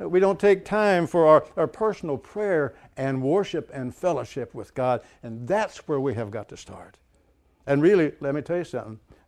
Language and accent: English; Shell Knob, Missouri, United States; I'm from Shell Knob. It's kind of we do have a flashing yellow light that we put in the school a couple of years ago.